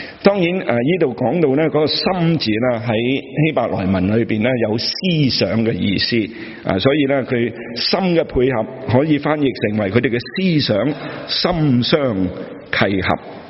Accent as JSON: {"language": "Chinese", "country": "China", "said": "我们中国人可能是不习惯"}